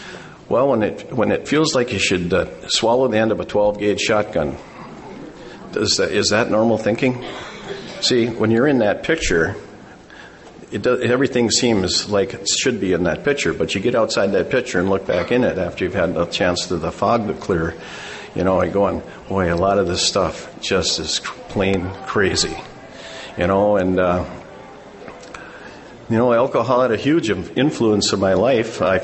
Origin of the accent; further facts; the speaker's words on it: Fargo, North Dakota, United States; I'm an alcoholic from Fargo, North Dakota.